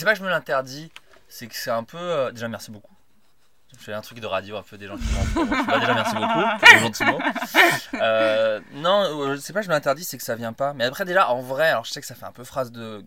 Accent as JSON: {"language": "French", "region": "Bourgogne-Franche-Comté", "country": "France", "tie": "born or raised there", "said": "J'ai grandi en Bourgogne, et en Bourgogne, t'as un truc."}